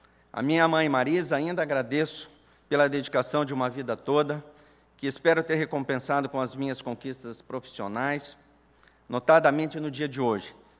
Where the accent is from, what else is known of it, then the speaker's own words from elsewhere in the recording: Curitiba, Paraná, Brazil; cursar os primeiros anos de Direito na minha cidade natal de Curitiba